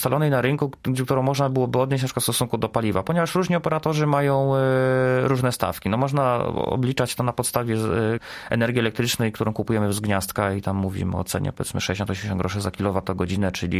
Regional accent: Sieradz, Łódź Voivodeship, Poland; now in Zielona Góra, Poland; ja nie jestem rodowitym zielonogórzaninem. Ja jestem, pochodzę z innego miasta, tutaj przyjechałem na studia, pochodzę z Sieradza. Tutaj przyjechałem na studia

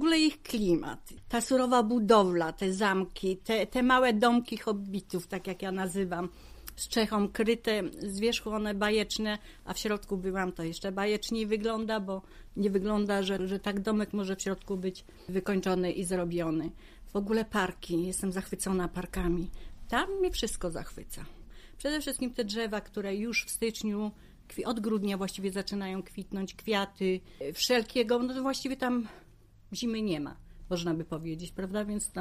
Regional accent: Katowice, Silesian Voivodeship, Poland; now in United Kingdom; bo moim miastem to jest w ogóle Katowice, bo jestem z Katowic, tu jestem urodzona.

